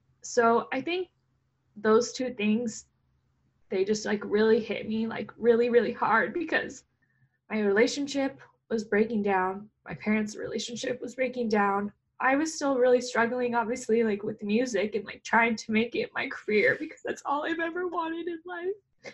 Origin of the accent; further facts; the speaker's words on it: California, United States; I grew up in Southern Orange County. So when I moved up to LA in 2015, that's when I mentally checked in.